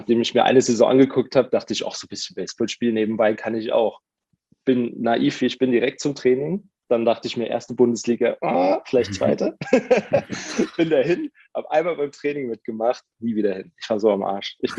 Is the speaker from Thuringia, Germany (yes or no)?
no; Mainz, Rhineland-Palatinate, Germany; Ich bin ja auch Mainzer, genau.